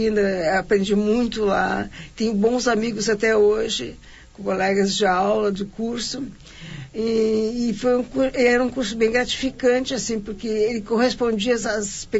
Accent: Porto Alegre, Rio Grande do Sul, Brazil; Sou de Porto Alegre. Em Belém Novo.

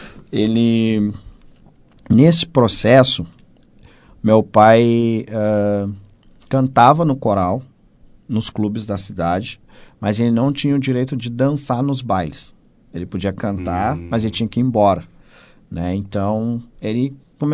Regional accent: Novo Hamburgo, Rio Grande do Sul, Brazil; eu sou de Novo Hamburgo, de uma periferia chamada Santo Afonso. Me criei, nasci nesse lugar. Eu venho de comunidade tradicional de terreiro. Meus pais têm um terreiro quase 50 anos lá na cidade.

